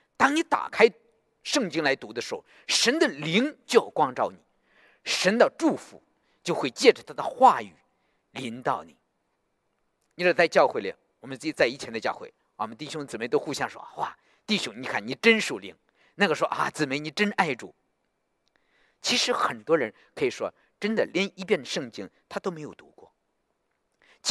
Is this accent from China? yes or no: yes; China; 你知道我们从大陆来的人，我们的生命中根本没有神的位置